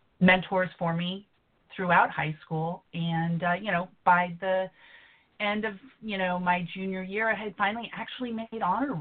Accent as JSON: {"language": "English", "region": "California", "country": "United States", "tie": "born or raised there", "said": "growing up in California in the, you know, late 70s, early 80s, self-medicating opportunities were readily available."}